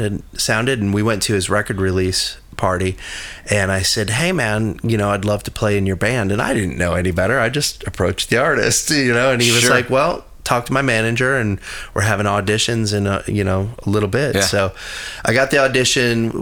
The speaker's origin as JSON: {"language": "English", "town": "Horicon", "region": "Wisconsin", "country": "United States", "tie": "born or raised there", "said": "No, I grew up in Milwaukee. Well, outside of Milwaukee, a little town called Horicon."}